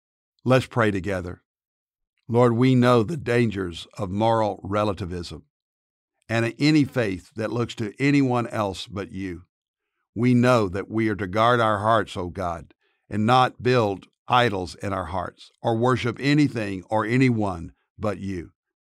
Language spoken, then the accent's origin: English; Dallas, Texas, United States